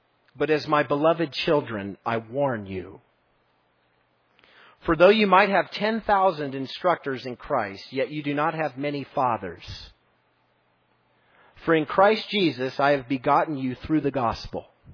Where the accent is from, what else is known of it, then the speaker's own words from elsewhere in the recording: Albuquerque, New Mexico, United States; Many of you know my story. I'm from Albuquerque, from Calvary Chapel of Albuquerque.